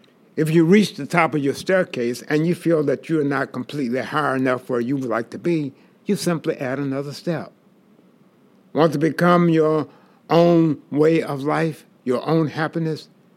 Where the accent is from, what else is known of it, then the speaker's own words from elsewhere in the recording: the South, United States; As I grew up in the South in the 50s and the 60s, I learned some very important lessons about life.